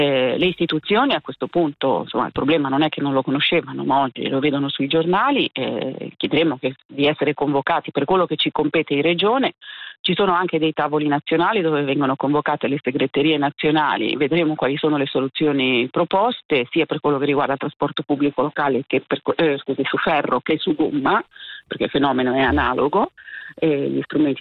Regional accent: Genoa, Liguria, Italy; born there; Genova Rivarolo è una stazione periferica dove io sono nata a Rivarolo

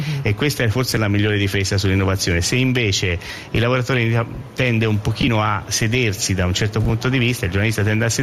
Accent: Pisa, Tuscany, Italy; sono pisano, quindi la marineria e la Repubblica Marinara di Pisa è dentro di me

